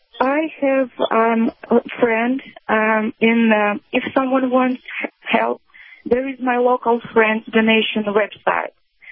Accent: Belarus; English is a second language; I'm from Belarus.

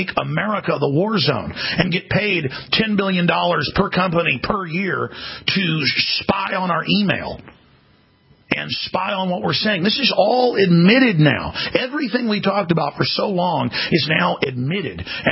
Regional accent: Dallas, Texas, United States; I come to you from my hometown of Dallas, Texas, here at the same hotel where Dick Cheney and other people are staying.

